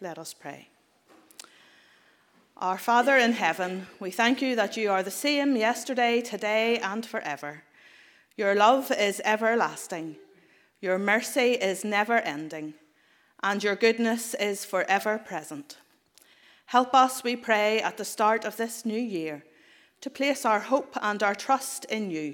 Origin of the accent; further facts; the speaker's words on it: Belfast, Northern Ireland, United Kingdom; that wonderful city of Belfast, or just on the outskirts, my hometown